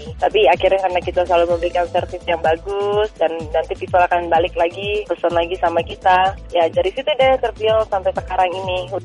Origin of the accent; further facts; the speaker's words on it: Indonesia; saya kan dari Indonesia ya.